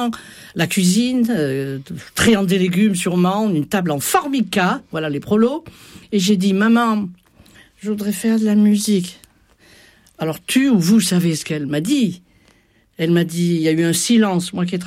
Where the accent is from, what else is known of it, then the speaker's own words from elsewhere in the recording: Aix-en-Provence, Provence-Alpes-Côte d'Azur, France; Je viens du Sud, Aix-en-Provence.